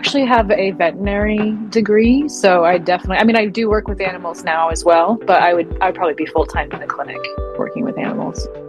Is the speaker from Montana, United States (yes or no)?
yes; Browning, Montana, United States; So my background is, I'm originally from Browning, Montana.